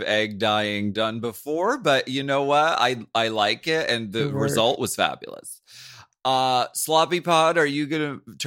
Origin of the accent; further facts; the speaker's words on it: Erie, Pennsylvania, United States; something I remember from growing up in Pennsylvania, winters are rough. Okay, in Erie.